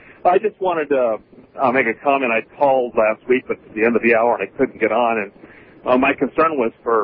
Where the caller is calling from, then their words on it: Albany, Oregon, United States; Yeah, and I know I'm calling from Albany. I'm a truck driver, but I do attend church in Portland.